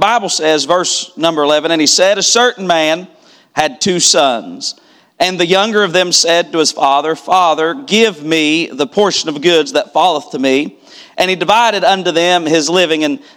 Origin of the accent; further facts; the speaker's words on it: West Virginia, United States; Growing up in West Virginia, you have to take 8th grade, you take West Virginia history.